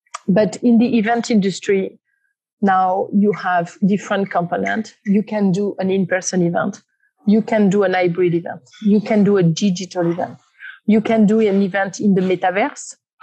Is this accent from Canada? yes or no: no; France; accent: French; English is a second language; now in United States; because I'm European and I'm sure you recognize my very strong French accents.